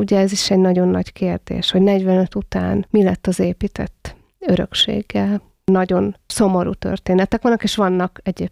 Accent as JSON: {"language": "Hungarian", "region": "Lake Balaton", "country": "Hungary", "tie": "born or raised there", "said": "Én a Balaton mellett nőttem fel"}